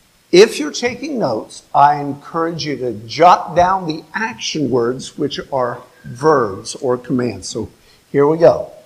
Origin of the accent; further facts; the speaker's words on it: New Lexington, Ohio, United States; now in Zanesville, United States; In Zanesville, unlike where I grew up in New Lexington, there are city wildlife.